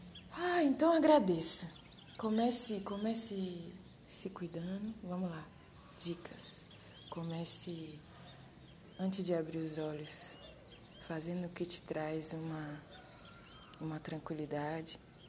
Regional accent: Brazil; para a minha nação brasileira, que eu sou brasileira. Para onde eu for, eu vou ter que dizer: de onde você é? Eu sou brasileira e orgulhosa, porque sei da minha cultura

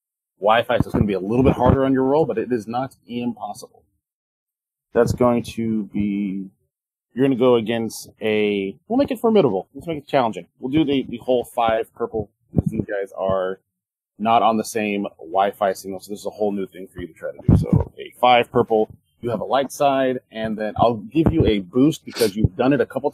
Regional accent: United States; I'm an American

